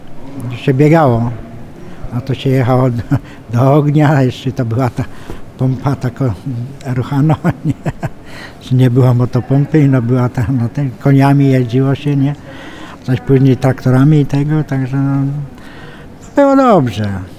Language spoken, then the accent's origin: Polish; Piła, Greater Poland Voivodeship, Poland; born there; ja jestem urodzony w Pile.